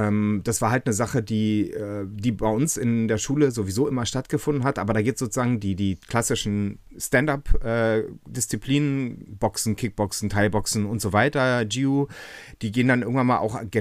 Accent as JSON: {"language": "German", "region": "Berlin", "country": "Germany", "tie": "born or raised there", "said": "Ich bin aus Berlin, bin hier zweisprachig aufgewachsen, bin halb Franzose"}